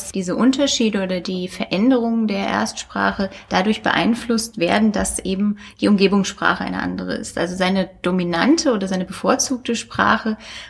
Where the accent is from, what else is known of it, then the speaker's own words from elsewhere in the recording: Germany; accent: German; kann ich natürlich versuchen, meinen typisch deutschen Akzent zu unterdrücken oder hervorzukehren.